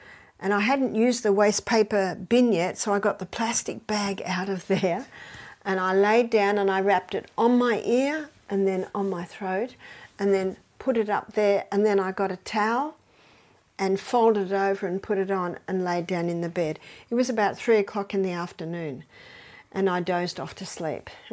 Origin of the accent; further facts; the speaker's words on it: Australia; I'm Australian. This is Scotland.